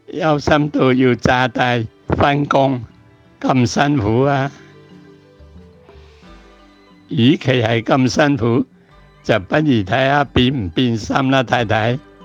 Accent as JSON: {"language": "Cantonese", "region": "Fujian", "country": "China", "moved": "yes", "said": "我哋家庭咧，喺1957年由我乡下福建省嚟到香港咧"}